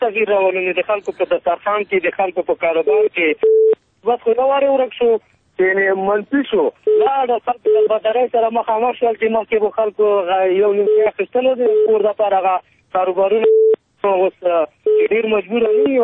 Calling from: Paktia, Afghanistan; زازه ام دی پکتیا ولایت نه.

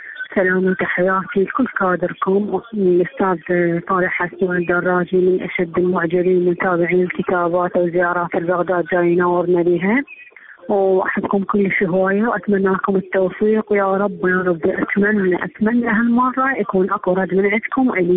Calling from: Baghdad, Baghdad Governorate, Iraq; أنا نقول رسائلي من بغداد

